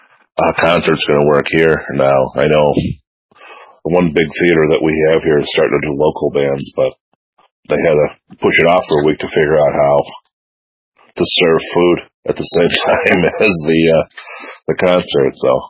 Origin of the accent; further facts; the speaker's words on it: Buffalo, New York, United States; I'm in from Buffalo.